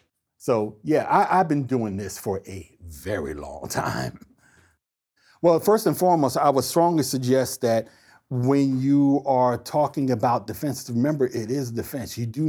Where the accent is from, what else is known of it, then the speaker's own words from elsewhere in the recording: Somerset, New Jersey, United States; And I grew up in Somerset, New Jersey, and I was able to grow up the way that my parents wanted me to grow up.